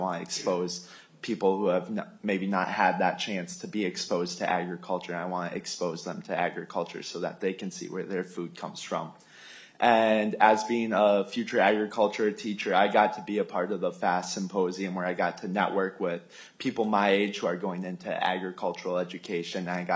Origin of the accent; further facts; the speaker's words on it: Morris, Minnesota, United States; So I grew up in a rural setting. I grew up in Morris, Minnesota, and I grew up quite literally having a front row seat to the world of agriculture.